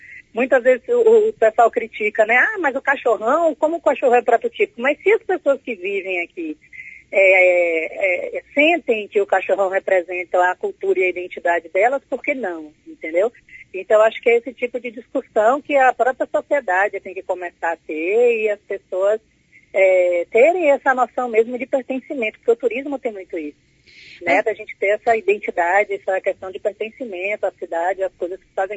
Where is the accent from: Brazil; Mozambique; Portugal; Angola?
Brazil; Bahia; Por exemplo, eu vim da Bahia, então a comida baiana é um símbolo do turismo